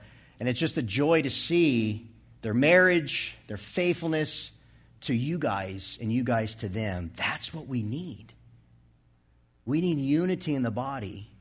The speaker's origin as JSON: {"language": "English", "region": "West Coast", "country": "United States", "lives_now": "Bible Belt, United States", "said": "mean, I'm in the Bible Belt. So everybody goes around saying, I'm a Christian. Well, I came from here. I came from the West Coast out there."}